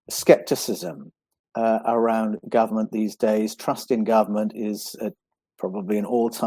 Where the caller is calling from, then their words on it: Australia; I'm speaking from Australia.